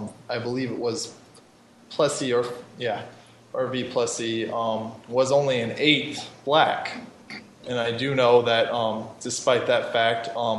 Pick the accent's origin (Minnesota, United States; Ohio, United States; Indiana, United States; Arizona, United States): Arizona, United States; Phoenix; I'm from Phoenix, Arizona.